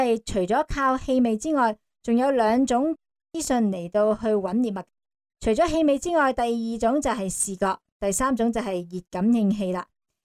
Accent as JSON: {"language": "Cantonese", "country": "Hong Kong", "said": "我哋香港人"}